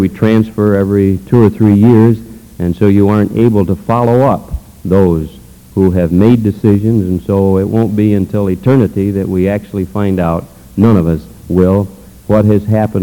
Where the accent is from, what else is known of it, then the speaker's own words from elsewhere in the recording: New York, United States; Even though I was brought up in a Christian home, though, my father was pastor of a church up in upstate New York State